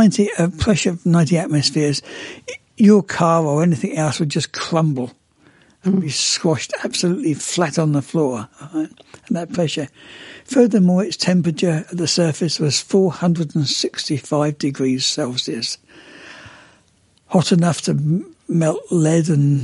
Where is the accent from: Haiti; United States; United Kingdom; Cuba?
United Kingdom; England; moved away; I remember when I was a kid, I come from England originally, and in the winter it was always fire